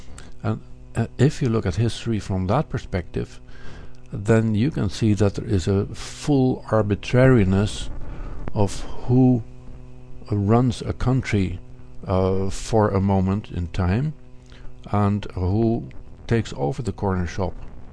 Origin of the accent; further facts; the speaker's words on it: Netherlands; I grew up in the Netherlands, and then the school teacher had the history lesson about the English wars